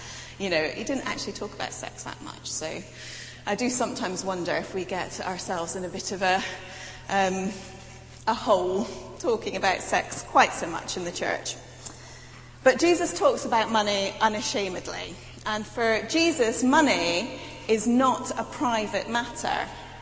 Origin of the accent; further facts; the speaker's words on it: United Kingdom; not because we're British and we don't talk about those things